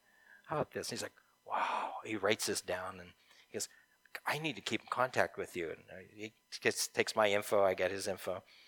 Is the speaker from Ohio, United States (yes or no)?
yes; Ohio, United States; "I'm from Ohio. I'm a pastor, you know, I have business, da, da, da."